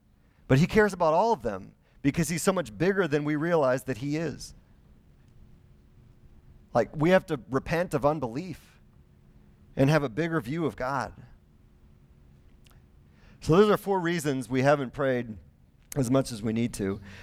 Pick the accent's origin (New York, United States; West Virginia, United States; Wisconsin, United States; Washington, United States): Wisconsin, United States; I'm from Wisconsin, we're into fish fries. And so maybe that's just a Wisconsin thing, you know?